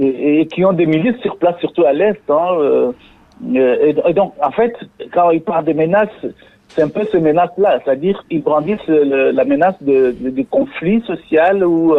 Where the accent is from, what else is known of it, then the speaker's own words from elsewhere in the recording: DR Congo; En tant que Congolais, nous savons comment ça se passe.